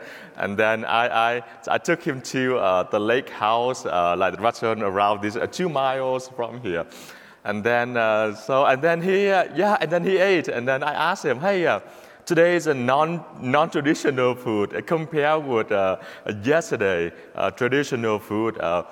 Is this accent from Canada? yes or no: no; Vietnam; now in United States; Recently, I have a friend from Vietnam. I'm from Vietnam, and I had a friend from Vietnam.